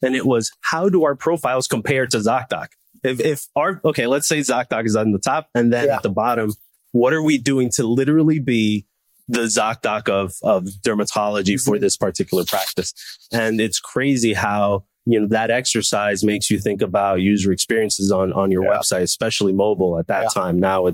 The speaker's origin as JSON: {"language": "English", "country": "Dominican Republic", "moved": "as an adult", "lives_now": "United States", "said": "I'm from Dominican Republic originally. I'm 38 years old right now. I moved to the States when I was 24. Law grad from Dominican Republic originally."}